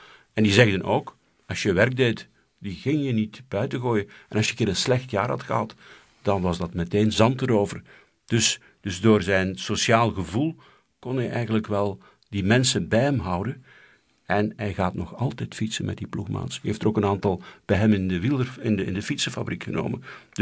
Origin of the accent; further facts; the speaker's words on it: Lichtervelde, Flanders, Belgium; in de gemeente waar ik vandaan kom, Lichtervelde, ik ben lid van de lokale perskring